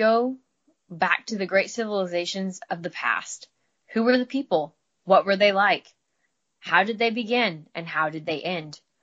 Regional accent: Midwest, United States; accent: Midwestern drawl; I'm from the Midwest, so I've got a little bit of a drawl

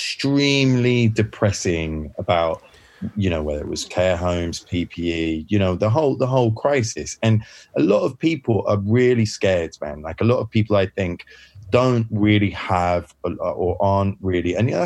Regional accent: United Kingdom; I love being British.

